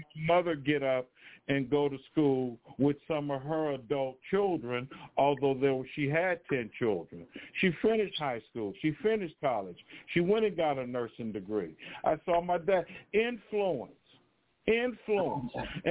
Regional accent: Oakland, California, United States; I'm a student of Dr. Huey P. Newton and the Panthers right there in my home city up the freeway in West Oakland, California.

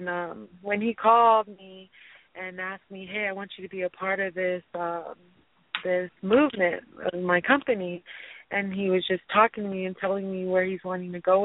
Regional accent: Tonga; It's from my culture, because I'm from Tonga, and it's like Samoan, the Polynesian Islands, and Hawaii.

